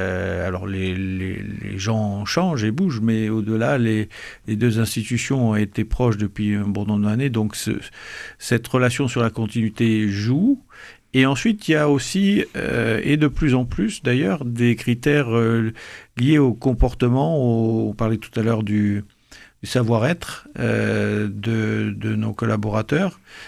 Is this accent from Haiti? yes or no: no; Toulouse, Occitanie, France; Je suis toulousain d'origine, c'est un peu un retour au pays